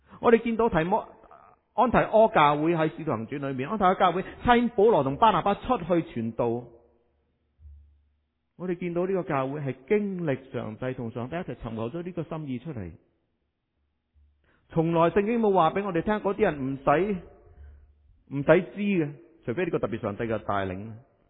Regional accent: Guangdong, China; 话呢啲我哋啲广东人，我哋成日讲嘅说话

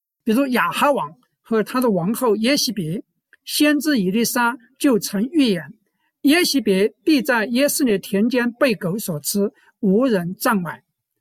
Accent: China; 我们中国人都注重如土为安，一个人死后埋入土中，死者方得安息，生者方觉心安。

